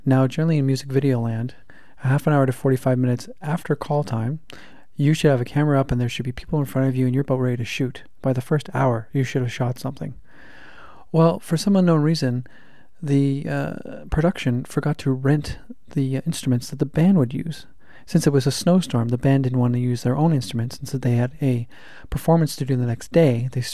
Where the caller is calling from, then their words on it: Toronto, Ontario, Canada; I'm podcasting from Toronto, Ontario, Canada.